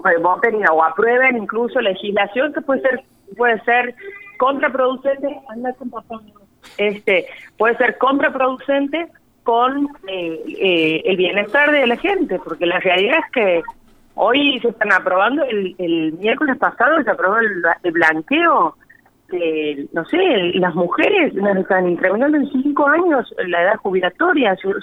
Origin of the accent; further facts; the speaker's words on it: Santiago del Estero, Argentina; yo soy de Santiago del Estero